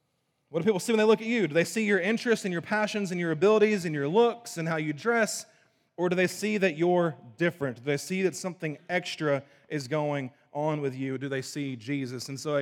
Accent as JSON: {"language": "English", "region": "Southern United States", "country": "United States", "said": "I've been around this church culture, I'm from the South, Bible Belt nonsense my whole life."}